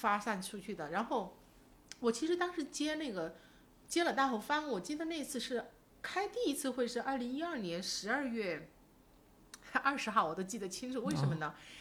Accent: Chongqing, China; 我们重庆人叫业务，知道吗？我们重庆人说

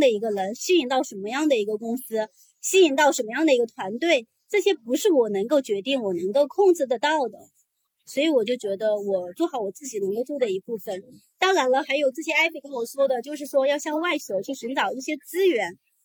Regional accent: Jiangxi, China; 因为我是来自一个江西的比较贫困的一个农村

